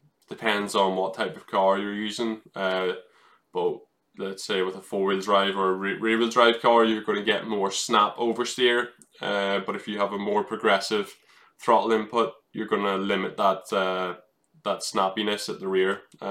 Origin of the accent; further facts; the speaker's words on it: Ireland; that's what I grew up in Ireland, where you have bumpy tarmac.